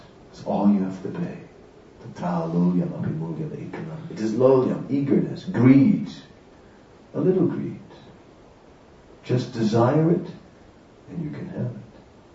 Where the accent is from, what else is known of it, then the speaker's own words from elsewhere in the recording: Haarlem, North Holland, Netherlands; just like here we're in Amsterdam, and I'm actually from Haarlem, right?